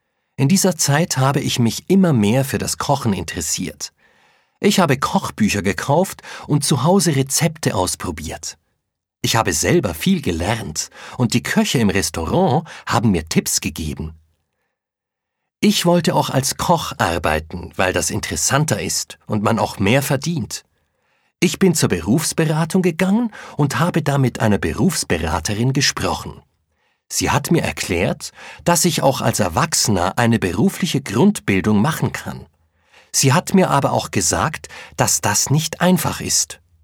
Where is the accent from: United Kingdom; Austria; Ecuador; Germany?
Ecuador; first language Spanish; German is a second language; Ich komme aus Ecuador. Meine Muttersprache ist Spanisch.